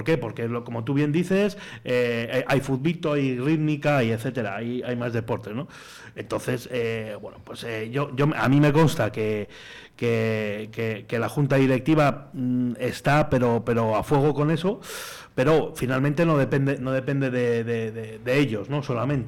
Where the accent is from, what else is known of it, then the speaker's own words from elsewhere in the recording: Cantabria, Spain; en mi comunidad, yo soy de Cantabria, y está prohibido